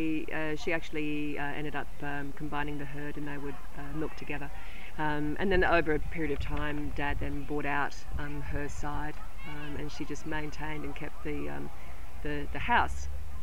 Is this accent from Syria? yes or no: no; Mackay, Queensland, Australia; born there; So born in Mackay.